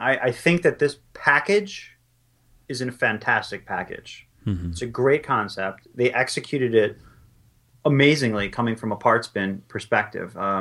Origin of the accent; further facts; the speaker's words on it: New York, United States; That's just how I am, and it's because I'm from New York.